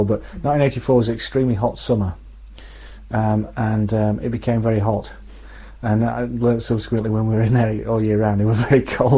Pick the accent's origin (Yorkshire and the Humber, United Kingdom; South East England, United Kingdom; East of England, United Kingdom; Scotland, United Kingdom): Yorkshire and the Humber, United Kingdom; Leeds; born there; I was born in Leeds in 1962.